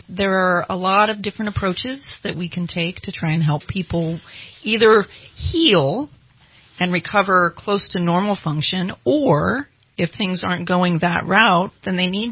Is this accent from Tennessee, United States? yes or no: no; Susanville, California, United States; actually starting at Lassen College because I was from Susanville.